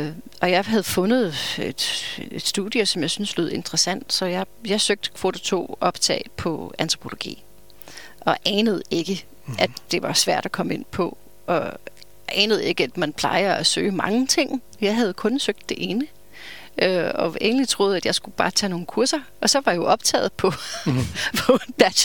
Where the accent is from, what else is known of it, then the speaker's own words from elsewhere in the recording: United States; Danish is a second language; moved away as an adult; also born or lived in Austria / Germany; now in Denmark; i Østrig og i Tyskland i mange år, og hvor jeg mødte min dansk mand i Tyskland. Men jeg er født og vokset op i USA.